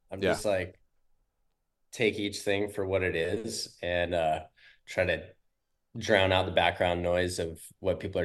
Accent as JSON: {"language": "English", "region": "Hawaii", "country": "United States", "tie": "born or raised there", "said": "So I'm born and raised on the North Shore of Oahu in Hawaii, which is kind of like the center of the surf world"}